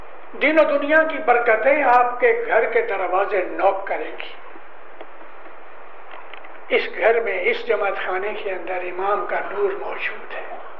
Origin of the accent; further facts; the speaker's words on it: Amritsar, Punjab, India; میں خود پنجابی ہوں، امرتسر کا.